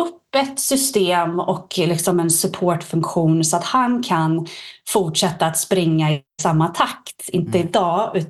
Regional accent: Stockholm, Stockholm County, Sweden; also born or lived in Linköping; jag är född och uppvuxen i Stockholm och flyttade till Linköping för att plugga till gymnasielärare. Så att jag har bott i Linköping ungefär 6 år under min utbildning där.

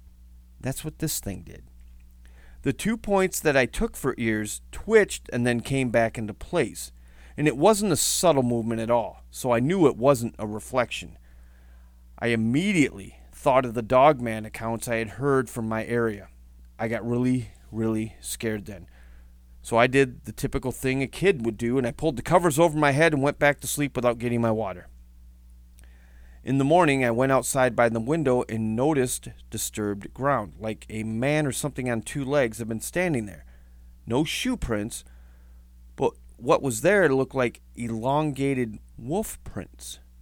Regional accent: Michigan, United States; One of them was from my home state of Michigan.

